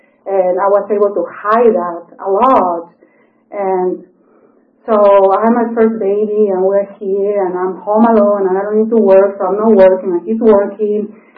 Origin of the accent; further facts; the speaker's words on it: Lima, Peru; And so I was raised in Lima, in Peru, in South America.